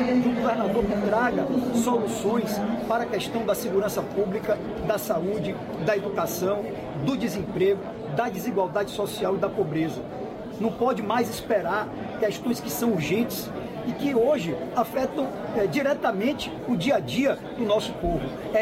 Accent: Bahia, Brazil; born there; Eu sinto que tenho uma responsabilidade e um compromisso com a terra que eu amo, na terra onde eu nasci, terra que eu escolhi para ter meus filhos. Eu sou apaixonado pelas coisas da Bahia e pelo nosso povo.

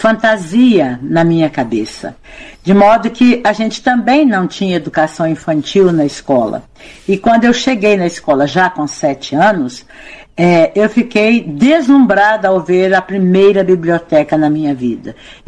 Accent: Minas Gerais, Brazil; Eu sou lá do interior de Minas Gerais, antiga, com esse cabelinho branco aqui.

